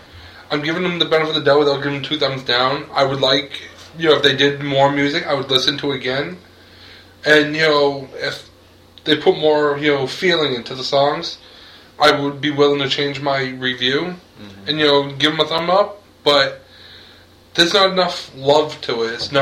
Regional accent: Ireland; Yeah, because I mean, I know being an Irish guy, I'm usually listening to folk music, but.

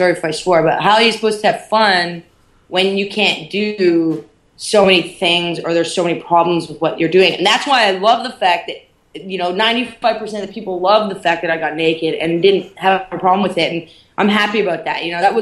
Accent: Canada; And I'm European and I'm Canadian.

